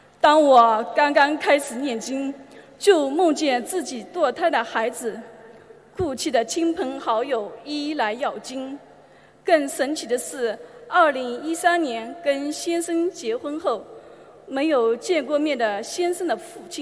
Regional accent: Jiangsu, China; 我是来自江苏的同修，在2011年年尾离的婚

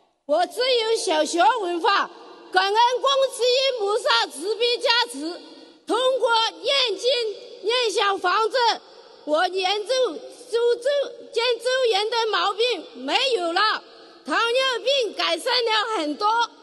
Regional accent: Nanchang, Jiangxi, China; 我是来自江西南昌的弟子

